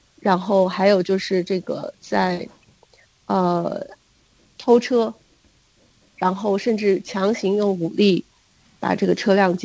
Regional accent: China

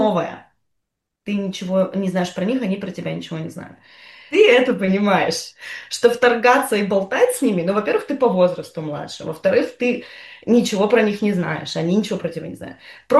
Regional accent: Russia; Да, я из России.

